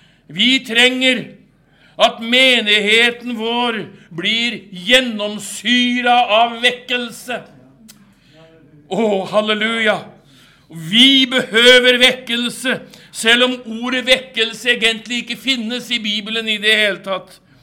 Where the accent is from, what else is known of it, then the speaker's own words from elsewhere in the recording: Rælingen, Akershus, Norway; oppe ved Lillestrøm-traktene, der jeg er fra, Rælingen, hvis det er noen som vet hvor det er hen.